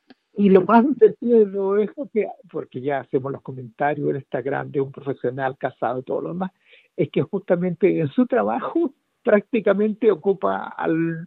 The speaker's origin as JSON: {"language": "Spanish", "country": "Chile", "said": "sí, soy chileno"}